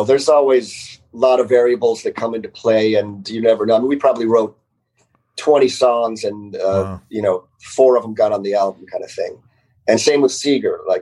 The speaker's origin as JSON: {"language": "English", "town": "Detroit", "region": "Michigan", "country": "United States", "said": "I had rock and roll roots. I'm from Detroit."}